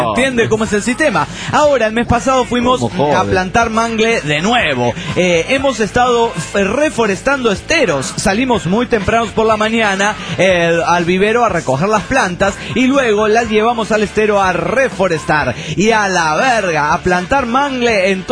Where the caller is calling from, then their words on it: La Plata, Buenos Aires Province, Argentina; Soy el mítico de La Plata, Argentina.